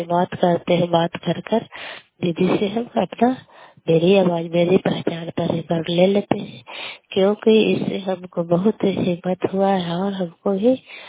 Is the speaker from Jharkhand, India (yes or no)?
no; Kalyanpur, Bihar, India; घर कल्याणपुर वाली बेलछी पंचायत प्रखंड छठी जिला नालंदा का निवासी हूँ।